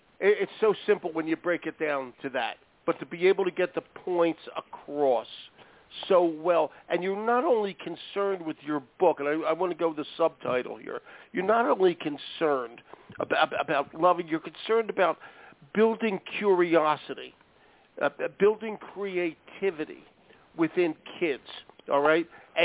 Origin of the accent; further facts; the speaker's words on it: Philadelphia, Pennsylvania, United States; By the way, I'm from Philly, the other end of the state.